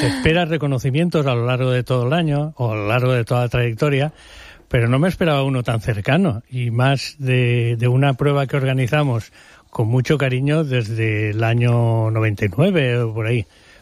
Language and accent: Spanish; Alcoy, Valencian Community, Spain; llegamos, yo soy de Alcoy, o sea